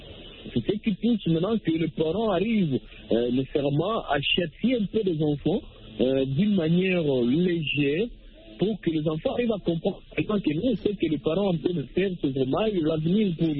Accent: DR Congo; Par exemple, chez nous, en RDC

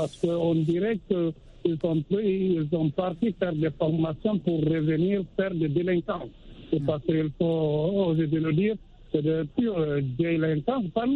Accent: Guinea; moi, en tant que Guinéen

